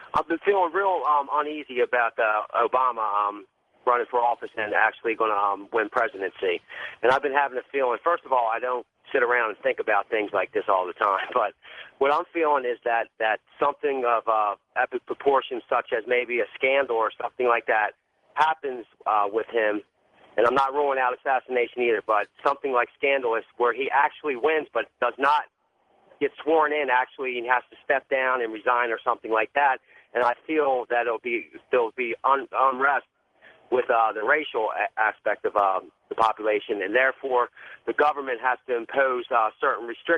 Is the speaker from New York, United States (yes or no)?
no; Wilmington, Delaware, United States; from Wilmington, Delaware.